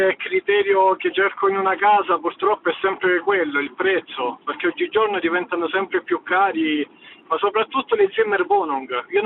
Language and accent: Italian; Frauenfeld, Thurgau, Switzerland; E io sono di Frauenfeld.